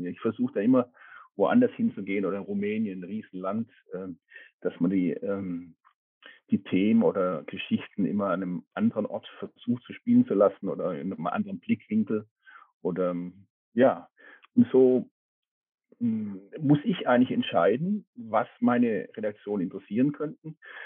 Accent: Germany; accent: German; Also meinen deutschen Akzent hört man in jeder Sprache raus.

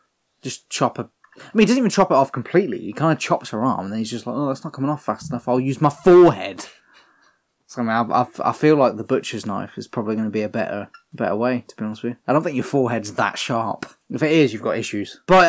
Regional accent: Texas, United States; So, yeah, I'm a Texan.

